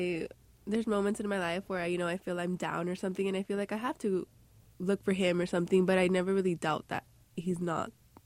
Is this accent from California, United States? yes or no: yes; Fresno, California, United States; also born or lived in San Fernando Valley; I grew up in Fresno, so I know there's a lot of like farms around there